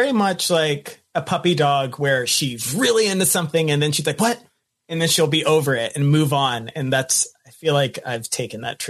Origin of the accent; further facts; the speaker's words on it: Atlanta, Georgia, United States; So High is from Atlanta. I'm from Atlanta.